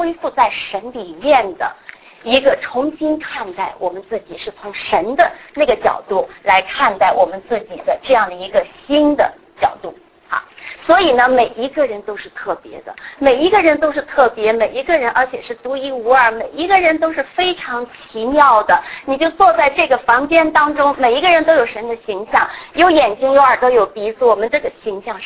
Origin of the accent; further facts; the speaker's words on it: Beijing, China; 我一直在大陆，我是来自北京的，